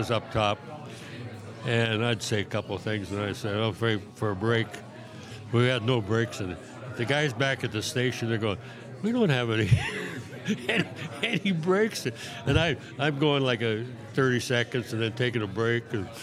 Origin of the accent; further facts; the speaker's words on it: Lethbridge, Alberta, Canada; I grew up in Lethbridge